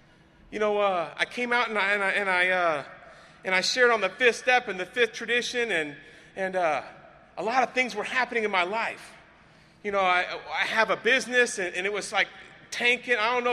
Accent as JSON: {"language": "English", "region": "California", "country": "United States", "said": "I'm from California, right?"}